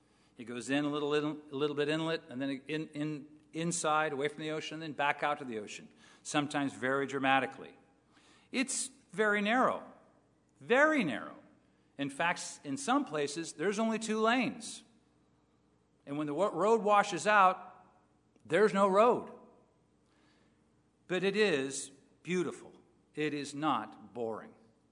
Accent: California, United States; So, I knew where I had to work, being a Californian, and I'm used to a what? A freeway.

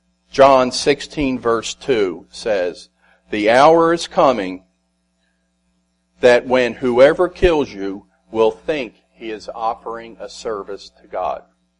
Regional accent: United States; The world as we once knew it, as what we recall growing up in America, no longer exist.

